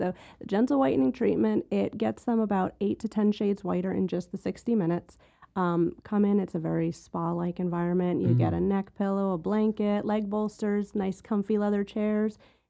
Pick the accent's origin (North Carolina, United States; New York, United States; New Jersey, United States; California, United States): New Jersey, United States; also born or lived in South Florida; Well, born and raised in New Jersey and then... New Jersey? Yep. And then South Florida for 15, 16 years.